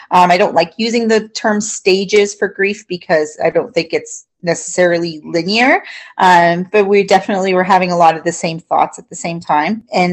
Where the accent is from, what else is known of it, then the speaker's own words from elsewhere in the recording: Hamilton, Ontario, Canada; We're from the Hamilton area, and we were in Cambridge visiting with family for Christmas.